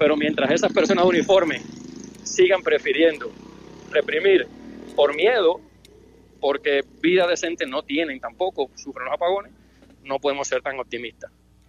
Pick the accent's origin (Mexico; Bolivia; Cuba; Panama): Cuba; el peso recae sobre los cubanos que estamos dentro.